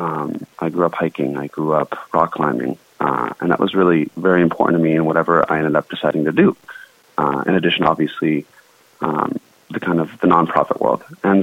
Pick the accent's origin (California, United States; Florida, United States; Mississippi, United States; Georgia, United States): California, United States; Santa Barbara; also born or lived in Haleiwa, United States; I actually was born and raised in Santa Barbara, but also spent my summers and winters on the north shore of Oahu in Haleiwa. And so very blessed to grow up in both those places.